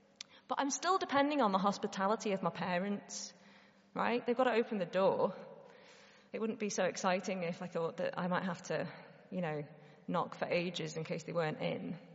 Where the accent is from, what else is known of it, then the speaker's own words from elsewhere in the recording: Liverpool, North West England, United Kingdom; I'm from Liverpool. And so I often do the journey up the M5 and the M6 back home.